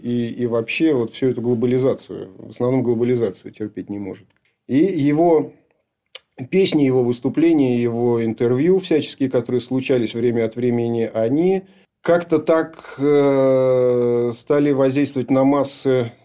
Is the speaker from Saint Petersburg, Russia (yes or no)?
yes; Saint Petersburg, Russia; Я же тоже из Купчино, я видел много гопников.